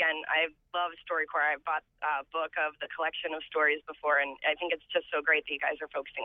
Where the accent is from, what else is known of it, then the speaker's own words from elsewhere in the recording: St. Louis, Missouri, United States; I'm from St. Louis.